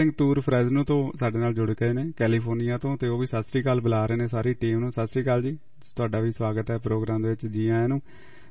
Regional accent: Punnu Majara, Punjab, India; ਅਸੀਂ ਵੀ ਜੀ ਨਵਾਂ ਸ਼ਹਿਰ ਦੇ ਕੋਲ ਪੁੰਨੂ ਮਜਾਰੇ ਦੇ ਆ ਜੀ।

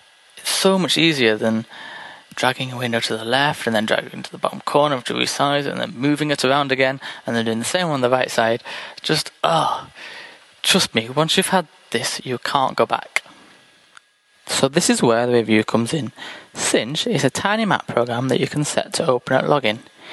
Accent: England, United Kingdom; from England

